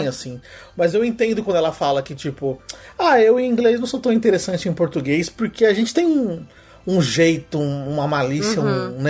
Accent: São Paulo, Brazil; eu sou de São Paulo, tá, gente? Então lá em São Paulo... Eu falo desse jeito, mas em outros lugares do Brasil não é assim que fala.

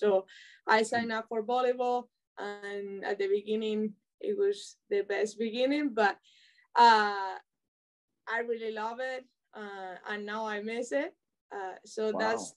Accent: Aracena, Andalusia, Spain; I love where I live. Well, my hometown. Not where I live right now, but it's a small town, around 10,000 people. But it's close to Sevilla, that is an hour away.

